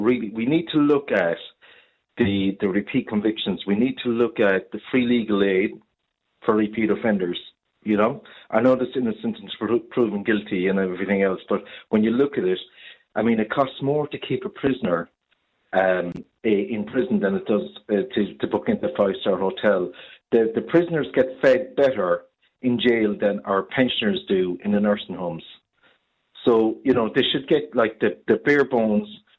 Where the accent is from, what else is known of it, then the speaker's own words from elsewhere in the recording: Garryowen, Munster, Ireland; no matter where I go in the world, I say, I'm from Garryowen, which is a housing estate. I love it. I'm still here no matter what